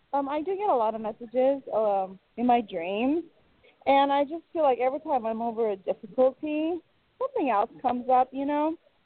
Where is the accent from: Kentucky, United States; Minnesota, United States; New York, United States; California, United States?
California, United States; Irvine; I'm from Irvine, California.